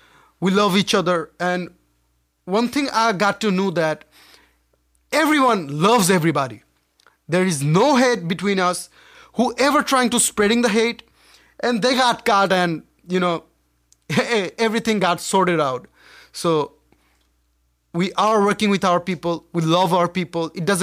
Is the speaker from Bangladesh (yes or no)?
yes; Dhaka, Dhaka Division, Bangladesh; from Puran Dhaka, representing my country, Bangladesh, in front of everybody in every country.